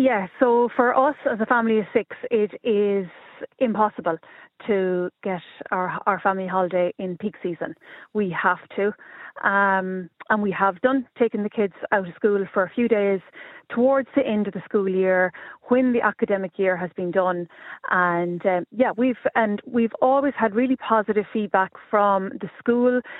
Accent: Munster, Ireland; I'm originally from Kerry, so if we were to go down home

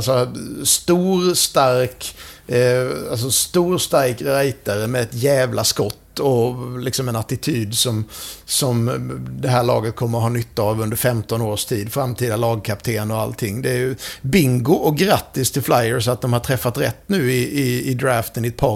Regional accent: Rydaholm, Jönköping County, Sweden; jag kommer ju från Rydaholm som är ungefär samma storlek som Landsbro, ungefär precis samma typ av samhälle, och vi hade inget sånt.

